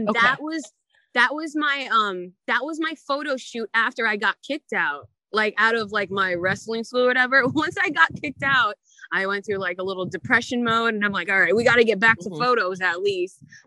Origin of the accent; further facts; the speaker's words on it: New Jersey, United States; Like, I'm from Jersey, so I didn't think I would ever have a match with Erica Torres.